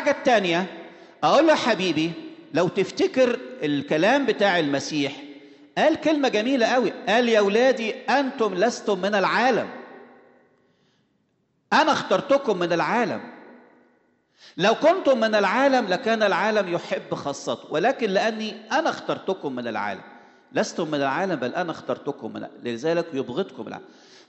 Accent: Egypt; أغرس جواه إن إحنا لسنا من هذا العالم، مش إحنا كمصريين

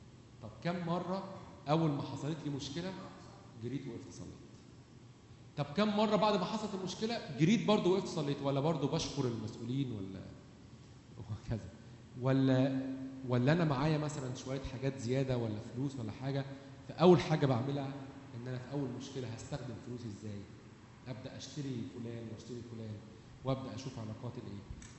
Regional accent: Egypt; اللي هو اجدادنا يعني كمصريين طبعا كان في فرعون كان بيعبدوا اوثان وكده.

